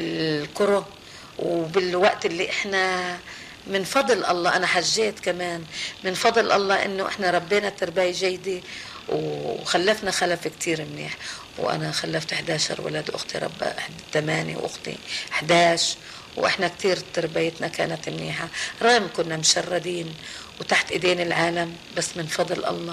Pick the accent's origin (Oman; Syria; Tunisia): Syria; لا ما انا سورية وجوازي ما وافقوا لي